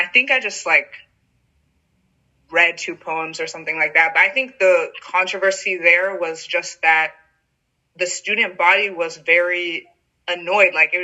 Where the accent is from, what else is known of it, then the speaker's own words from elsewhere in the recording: North Carolina, United States; oh, I'm from North Carolina.